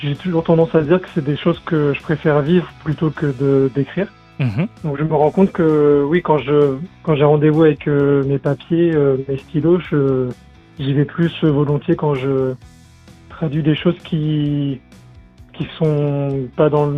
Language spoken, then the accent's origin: French; Normandy, France; now in Paris, France; Je vis, par exemple, à Paris. Moi, là-bas, je suis normand, je suis pas trop grande ville